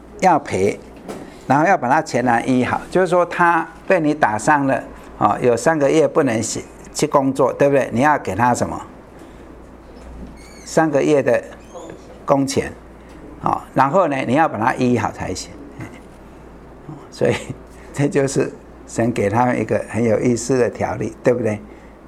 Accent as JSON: {"language": "Chinese", "country": "China", "said": "哦，那我们中国人古代也是这个观念嘛，对不对？"}